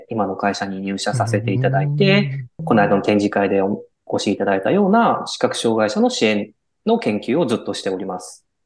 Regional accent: Toyama, Japan; 生まれも育ちも富山県というところに、北陸ですね、に住んでおりまして、うん、高校生までは地元の盲学校ですか、

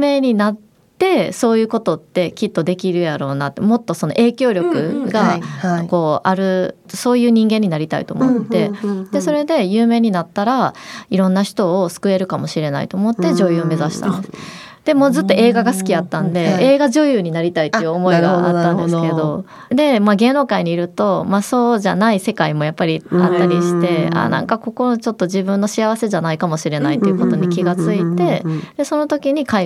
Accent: Kansai, Japan; also born or lived in Kumamoto; 私は熊本生まれで、はい、その後父の転勤でいろんなところに行って、うん、関西で育ちました。

